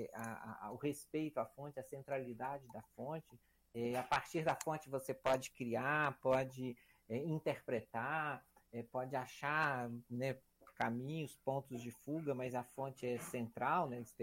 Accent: Minas Gerais, Brazil; also born or lived in Belo Horizonte; seja o Brasil daqui do interior de Minas, onde eu fui criado inicialmente, seja a cidade grande, Belo Horizonte, em que me fiz pesquisador, professor

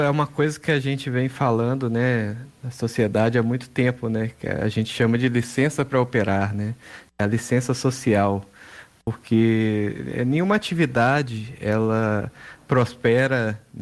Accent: Minas Gerais, Brazil; Nós somos mineiros, né?

